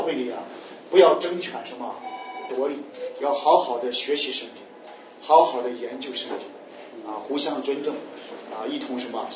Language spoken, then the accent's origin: Chinese; China; 我们中国人不明白啊，为什么我们中国人几千年都习惯了皇权专制？